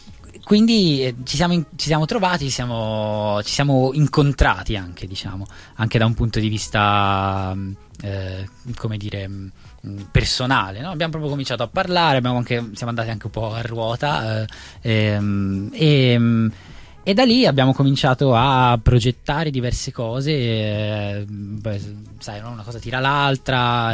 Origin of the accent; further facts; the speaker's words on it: Monza, Lombardy, Italy; Io non vengo da Firenze, vengo da Monza.